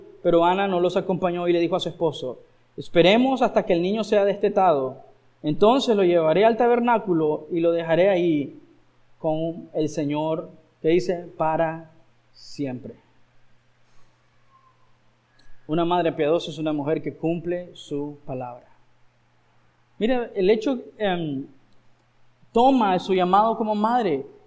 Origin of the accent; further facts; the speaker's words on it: Nicaragua; Quizás nosotros, como nicaragüenses, nuestra cultura y idiosincrasia